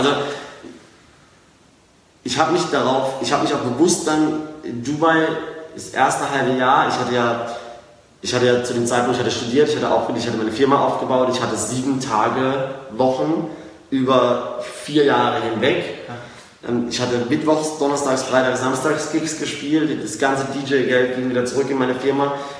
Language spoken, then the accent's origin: German; Karlsruhe, Baden-Württemberg, Germany; accent: Karlsruhe dialect; die besser Deutsch spricht als ich in meinem karlsruherischen Dialekt.